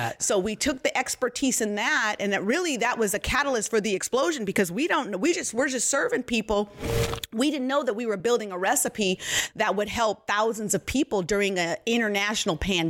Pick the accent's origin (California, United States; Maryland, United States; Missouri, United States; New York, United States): California, United States; Richmond; I grew up in Richmond, California, mm-hmm. and we grew up as kids. There's six of us kids at home.